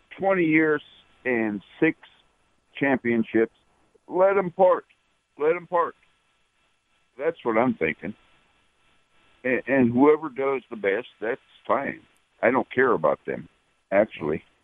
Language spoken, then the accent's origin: English; California, United States; No, I'm not from Philly. I'm just from California.